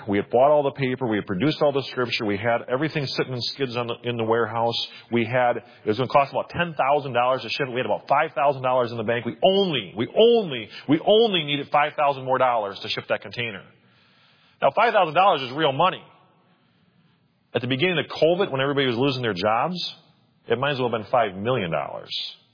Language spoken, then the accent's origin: English; Alabama, United States; We're from Alabama. We're not from Wisconsin.